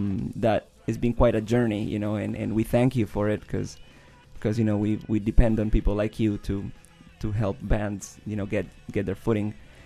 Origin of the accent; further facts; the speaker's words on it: Vancouver, British Columbia, Canada; I mean, we're from East Vancouver, and we've played shows out there with East Van bands